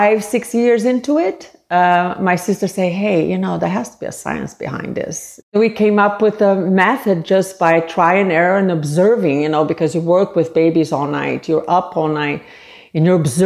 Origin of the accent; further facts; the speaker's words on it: Brazil; moved away; Well, I'm originally from Brazil, and I moved here 30-some years ago.